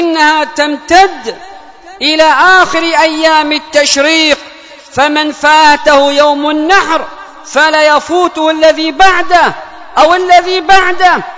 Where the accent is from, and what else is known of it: Yemen